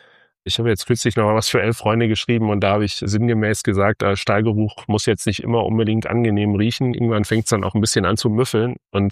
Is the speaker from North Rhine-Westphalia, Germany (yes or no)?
yes; North Rhine-Westphalia, Germany